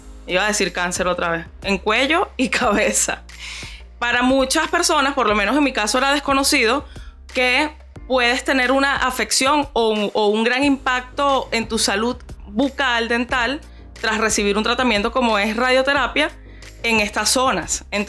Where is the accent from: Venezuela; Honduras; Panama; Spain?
Venezuela; San Juan de los Morros, Guárico; San Juan de los Morros, estado Guárico, mi San Juan querido, de donde soy yo.